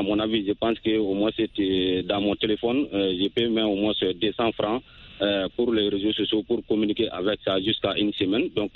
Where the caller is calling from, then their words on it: Mali; Oui, précisément dans mon village natal à Soninkeni.